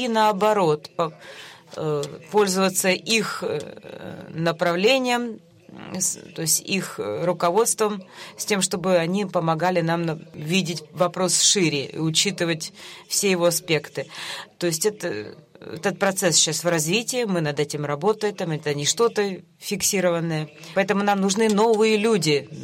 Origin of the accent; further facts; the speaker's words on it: Mexico; Russian is a second language; я из Мексики.